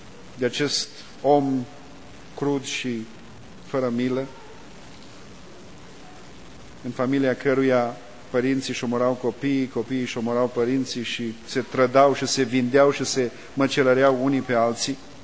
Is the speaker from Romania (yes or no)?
yes; Romania; Noi ca români când vorbim și mișcăm foarte mult din mâini.